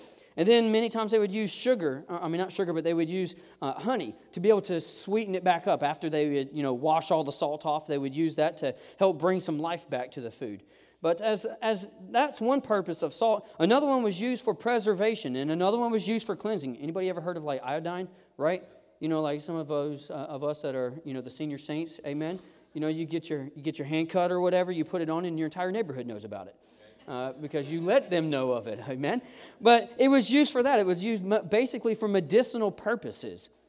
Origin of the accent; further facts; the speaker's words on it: South Carolina, United States; If not, I'm from South Carolina, please forgive me.